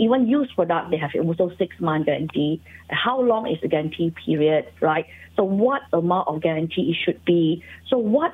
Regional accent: Malaysia; I think Malaysian consumer behavior, we are very good, you know. At our being Malaysian, we are, never mind, you know, I am too bad, I buy a wrong thing, you know.

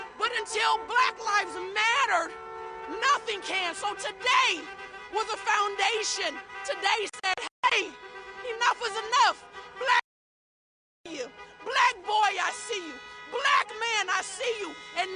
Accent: Chicago, Illinois, United States; I am originally from Chicago. I just moved here.

